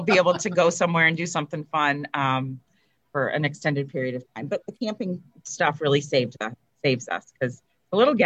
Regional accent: Maumee, Ohio, United States; Yeah, he's from Waterville. I'm from Maumee.

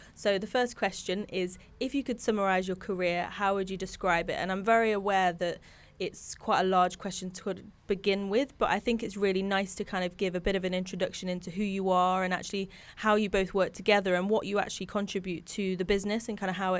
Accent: East Midlands, United Kingdom; I'm like East Midlands.

